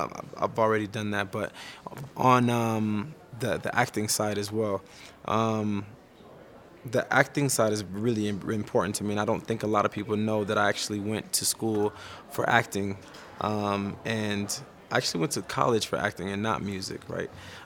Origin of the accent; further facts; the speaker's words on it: Miami, Florida, United States; You know, ice sports has never been a thing because I'm from Miami.